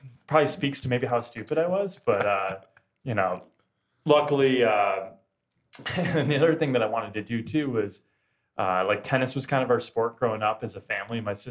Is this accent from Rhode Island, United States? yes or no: no; Arlington Heights, Illinois, United States; I'm from Arlington Heights originally. It's northwest suburbs of Chicago. Probably found the game maybe age like 12 or 13.